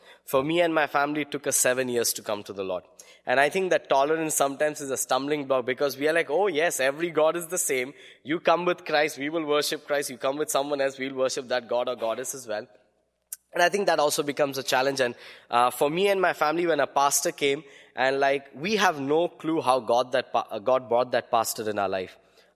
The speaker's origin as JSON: {"language": "English", "region": "West Bengal", "country": "India", "said": "I come from a Hindu background. And for Bengalis, which I'm a Bengali from Bengal"}